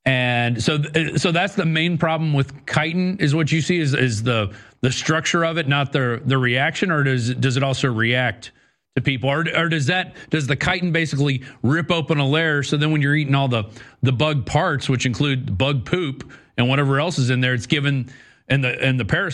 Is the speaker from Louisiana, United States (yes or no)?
yes; Louisiana, United States; I'm from Louisiana and you go to a crawfish boil